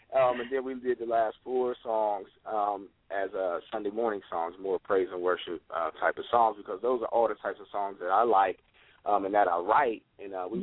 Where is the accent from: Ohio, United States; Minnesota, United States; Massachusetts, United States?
Ohio, United States; Columbus; You know, born and raised in Columbus, Ohio.